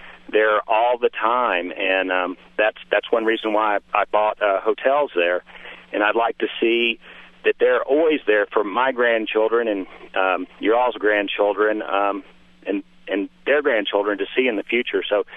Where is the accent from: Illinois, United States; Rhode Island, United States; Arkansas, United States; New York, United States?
Arkansas, United States; I'm from Arkansas and actually hunt down there very close to where the ivory bill was or probably was discovered.